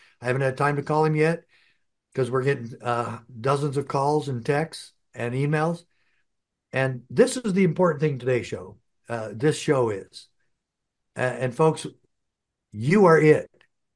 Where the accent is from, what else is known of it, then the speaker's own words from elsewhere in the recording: Arizona, United States; I love Arizona. I grew up in Arizona. My dad worked as an FBI agent here for almost 30 years in my hometown where I was sheriff.